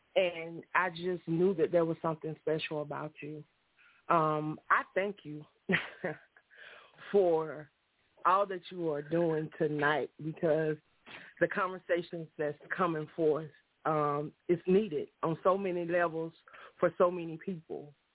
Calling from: Union City, Georgia, United States; I'm calling from Union City, Georgia tonight.

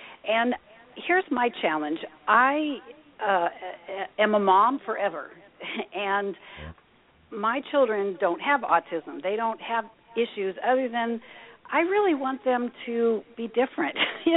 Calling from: Newport Beach, California, United States; I'm calling in from Newport Beach, California.

